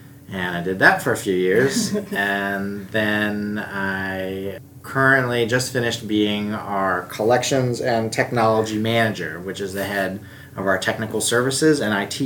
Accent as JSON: {"language": "English", "town": "Charlottesville", "region": "Virginia", "country": "United States", "tie": "born or raised there", "said": "I'm from a library family, actually. I grew up here in Charlottesville, and my father was a librarian at the University of Virginia."}